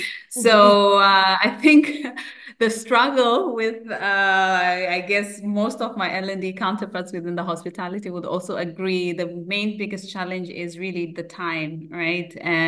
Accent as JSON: {"language": "English", "country": "Zimbabwe", "moved": "yes", "said": "Well, originally I'm from Zimbabwe, and as you've highlighted already, I somehow transitioned to the Middle East over the past 10 years"}